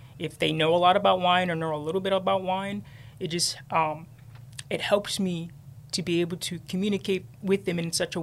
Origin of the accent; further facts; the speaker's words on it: Fairfield, California, United States; Well, I grew up in Fairfield, so I mostly did a lot of theater out there.